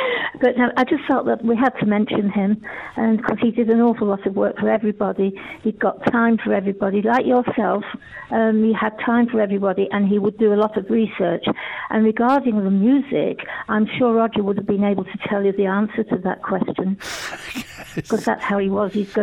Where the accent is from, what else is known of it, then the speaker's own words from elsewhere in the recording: Blackpool, North West England, United Kingdom; born there; I was born in Blackpool. I lived with Blackpool Tower Wurlitzer